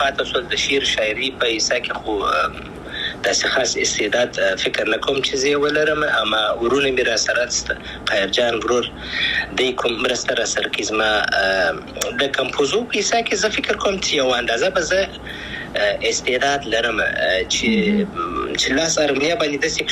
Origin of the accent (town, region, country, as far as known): Afghanistan